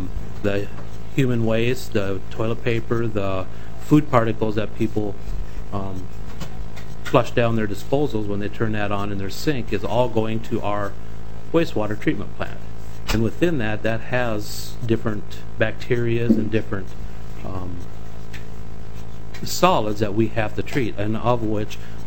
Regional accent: Minnesota, United States; also born or lived in Nebraska; I grew up in Minnesota, but I lived in Nebraska for a number of years

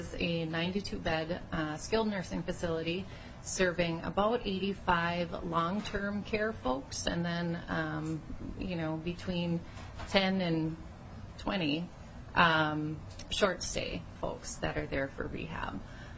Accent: Detroit Lakes, Minnesota, United States; I graduated in 2005 and started an internship at my hospital in Detroit Lakes, my hometown.

